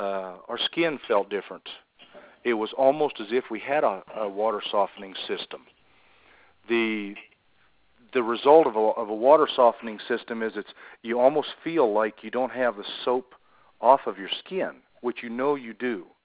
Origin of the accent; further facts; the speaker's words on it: Albuquerque, New Mexico, United States; I am from Albuquerque, New Mexico.